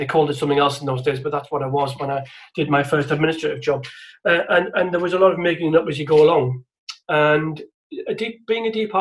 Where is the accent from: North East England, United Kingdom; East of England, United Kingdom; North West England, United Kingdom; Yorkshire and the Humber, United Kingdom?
North East England, United Kingdom; growing up in the Northeast, certainly in the 70s, it was a really big deal to come to London.